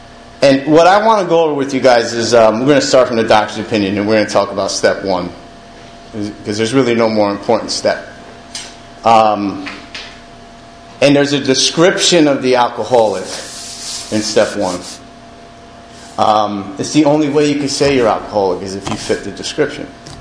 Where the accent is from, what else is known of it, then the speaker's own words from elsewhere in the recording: New Jersey, United States; I'm from North Jersey. My parents are divorced.